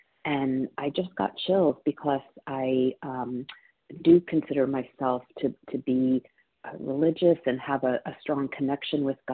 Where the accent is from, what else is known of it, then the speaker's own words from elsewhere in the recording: Philadelphia, Pennsylvania, United States; from Philadelphia, Pennsylvania